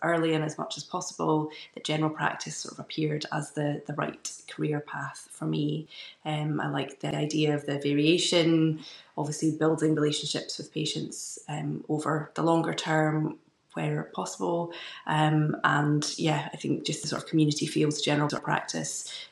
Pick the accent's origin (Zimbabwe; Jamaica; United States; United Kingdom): United Kingdom; Edinburgh, Scotland; also born or lived in Newcastle; I'm from Edinburgh and trained in Newcastle in medicine